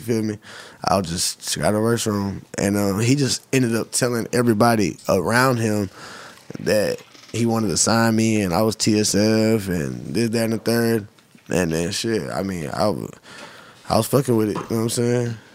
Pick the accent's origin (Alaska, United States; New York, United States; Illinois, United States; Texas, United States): Texas, United States; Texas City; I'm from Galveston County, Texas City.